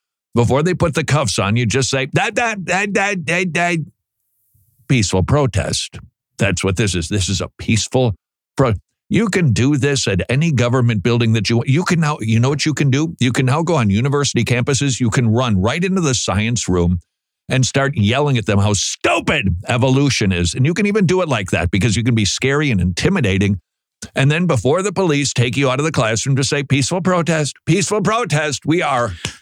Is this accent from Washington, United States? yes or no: no; St. Paul, Minnesota, United States; St. Paul, Minnesota, my hometown.